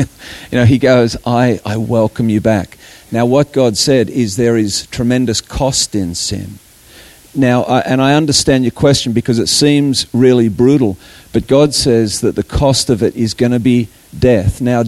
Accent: Australia; also born or lived in Colorado, United States; I grew up in Australia, but I married my wife in the States, and we lived there for heaps.

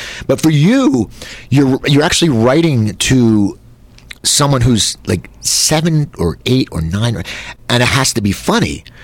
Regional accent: Cherry Hill, New Jersey, United States; I forgot because I'm from Cherry Hill.

